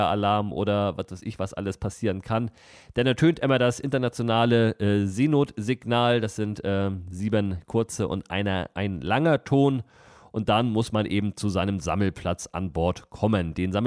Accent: Kiel, Schleswig-Holstein, Germany; so ein bisschen was über meine Heimatstadt erzählen darf, was die Gäste dann eben links und rechts im Hafengebiet in der Kieler Förde dann zu sehen bekommen

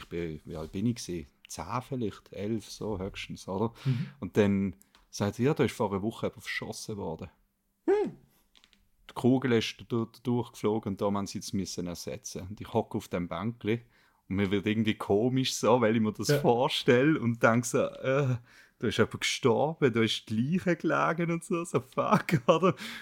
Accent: Switzerland; Also, das ist halt einfach nie bei uns in der Schweiz, oder irgendwie, ich weiß nicht.

